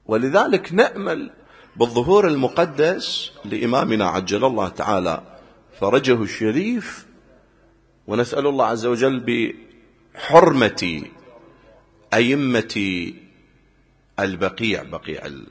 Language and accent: Arabic; Iraq; على سبيل المثال عندنا في العراق